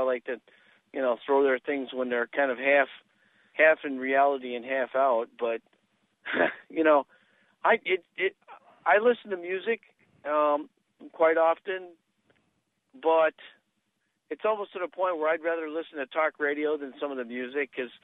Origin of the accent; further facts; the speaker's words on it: Southwest, United States; I'm a Western nut, so I always liked that. I grew up in the Southwest.